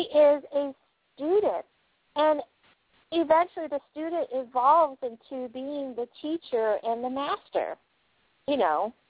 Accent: New York, United States; Hey, I'm from New York. I know my snow measurements.

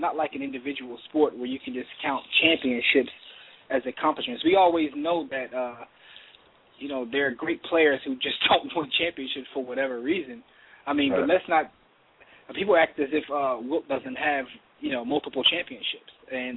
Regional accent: Philadelphia, Pennsylvania, United States; especially considering we're from Philadelphia.

